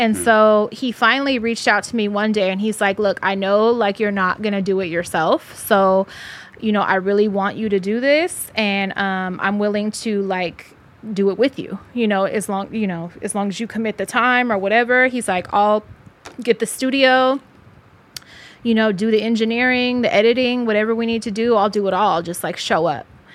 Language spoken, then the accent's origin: English; Richmond, California, United States; I am from Richmond, California, but lived there my entire life.